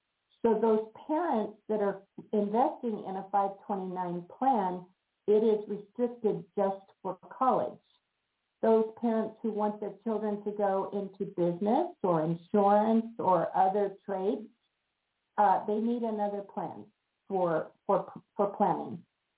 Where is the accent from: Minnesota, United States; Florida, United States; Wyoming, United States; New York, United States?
Wyoming, United States; also born or lived in Boise; now in Myrtle Beach, United States; from Myrtle Beach, South Carolina. My husband and I just relocated here a year and a half ago from Boise, Idaho. We grew up in Wyoming, actually